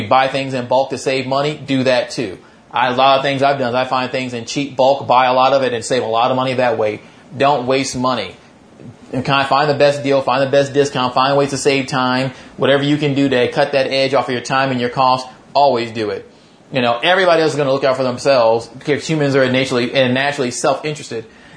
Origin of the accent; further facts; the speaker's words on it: Mississippi, United States; I didn't grow up rich. I grew up dirt poor. I had nothing. I grew up in Mississippi. It's like the lowest, poorest state in the nation.